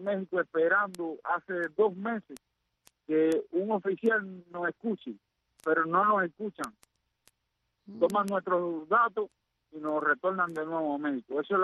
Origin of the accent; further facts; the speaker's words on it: Palmarito de Cauto, Santiago de Cuba, Cuba; Yo soy de Santiago de Cuba